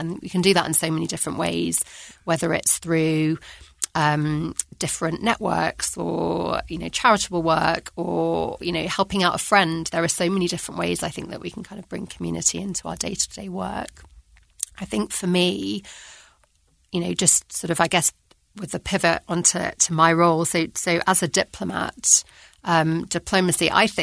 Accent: London, United Kingdom; So I grew up in London, which I loved. London, you know, I'm a passionate Londoner

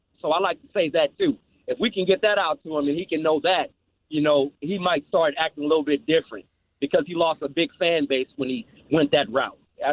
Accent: San Francisco, California, United States; now in Sacramento, United States; I'm from San Francisco originally, a Warriors fan. I live in Sac. I've been here 20 years, and I'm a Kings fan.

